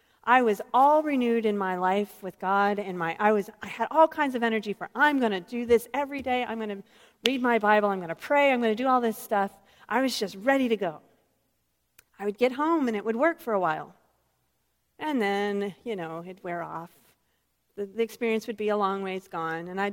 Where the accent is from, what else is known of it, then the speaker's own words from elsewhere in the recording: Michigan, United States; I'm coming from Michigan. This is a huge thing for me to get out of Michigan